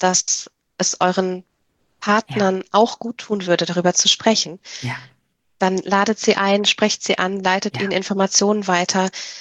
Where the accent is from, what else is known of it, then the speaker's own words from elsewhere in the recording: Rhineland, Germany; Wie gesagt, ich bin Rheinländerin